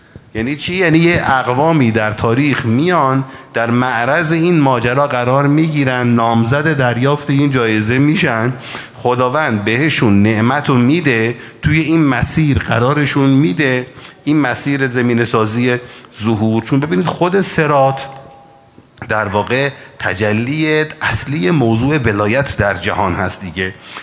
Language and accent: Persian; Iran; چقدر خوبه که ما ایرانی هستیم